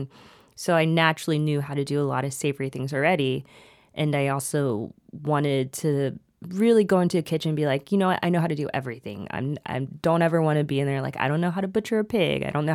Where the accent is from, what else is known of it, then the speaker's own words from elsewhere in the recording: Florida, United States; I grew up in Florida. Uh-huh. My parents are originally from Thailand, first generation.